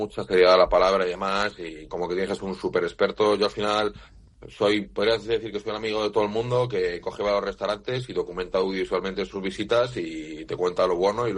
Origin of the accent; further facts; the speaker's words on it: Madrid, Community of Madrid, Spain; Pues salimos de Oviedo, en Asturias, y estoy pues huyendo del calor de Madrid, que es de donde soy